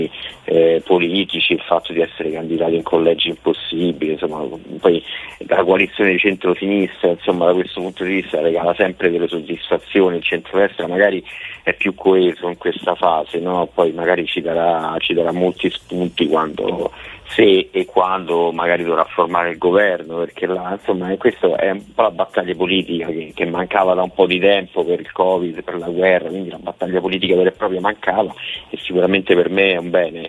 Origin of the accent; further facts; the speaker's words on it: Lazio, Italy; accent: Romanesco; mi trovo meglio col romanesco perché è il mio dialetto